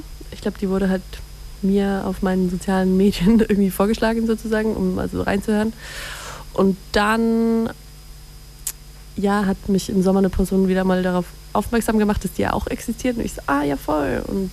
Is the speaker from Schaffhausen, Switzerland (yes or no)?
no; Zurich, Switzerland; Nee, aber ich komme aus Zürich.